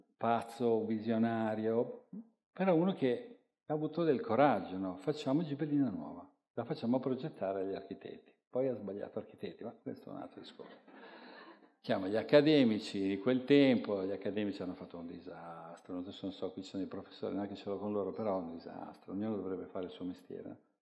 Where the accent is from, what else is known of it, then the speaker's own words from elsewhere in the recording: Palermo, Sicily, Italy; Sicilia è un posto meraviglioso, io sono palermitano.